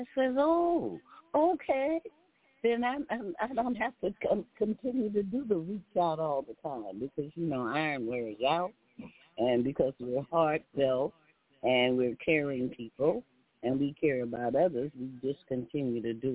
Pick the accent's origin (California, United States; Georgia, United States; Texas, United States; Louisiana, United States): Texas, United States; coming out the South and, like, being a Texan